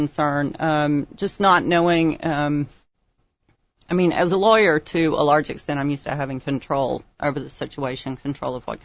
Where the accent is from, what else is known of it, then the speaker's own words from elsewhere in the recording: Tennessee, United States; I grew up in Tennessee, southeast Tennessee near Chattanooga.